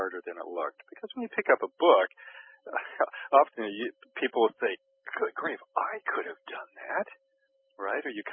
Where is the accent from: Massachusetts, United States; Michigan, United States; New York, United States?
Michigan, United States; Detroit; No, but I loved Motown growing up in Detroit.